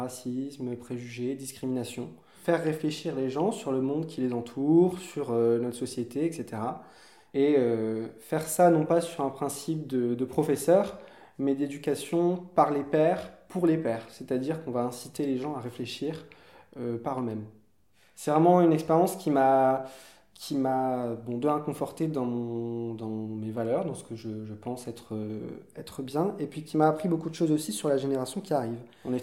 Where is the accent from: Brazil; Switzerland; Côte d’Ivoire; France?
France; Bourg, Hauts-de-France; born there; now in Lille, France; j'ai 23 ans, je suis né à Bourg, un petit village du Pas-de-Calais, et puis maintenant je suis à Lille